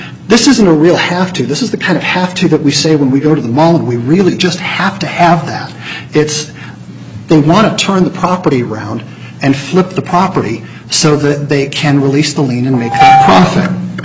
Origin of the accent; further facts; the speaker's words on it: Palatine, Illinois, United States; I grew up in Palatine, Illinois, and I went to high school with Mr. Randazzo's daughter.